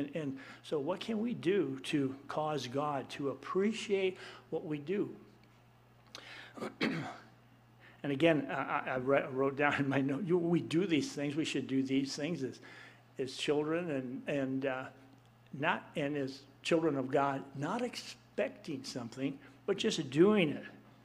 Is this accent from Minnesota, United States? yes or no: yes; Bijoux, Minnesota, United States; And I can always remember, I grew up in Minnesota there, in Bijoux.